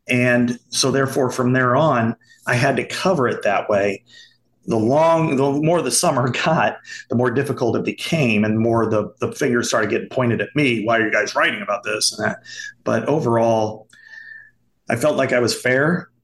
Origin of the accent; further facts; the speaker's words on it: Burlington, Iowa, United States; I'm from Burlington, Iowa. My experiences, even covering the team, is different than somebody who's from Chicago or Detroit or whatever.